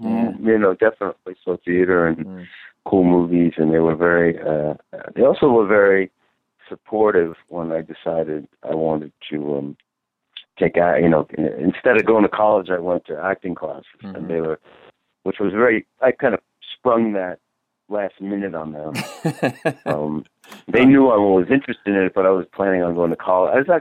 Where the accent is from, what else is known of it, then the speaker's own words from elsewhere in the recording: Mount Vernon, New York, United States; I grew up in Mount Vernon, New York.